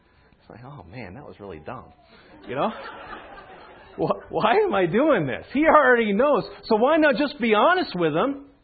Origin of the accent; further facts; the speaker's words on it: Florida, United States; now in Ohio, United States; And I always tell them I'm from Florida, and they always say, well, what are you doing in Northeast Ohio?